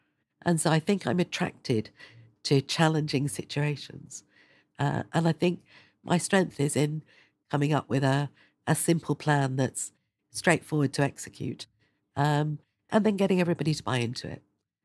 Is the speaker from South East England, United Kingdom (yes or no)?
no; South West England, United Kingdom; moved away as an adult; now in London, United Kingdom; I grew up in Devon and I always knew that I wouldn't stay. It's beautiful and I love it, but I was always looking for something more. So I came to London for university